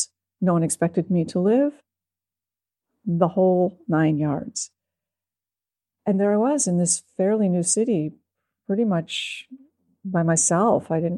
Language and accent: English; East Coast, United States; And I didn't know anyone, and I was from the East Coast, meaning I kept to myself.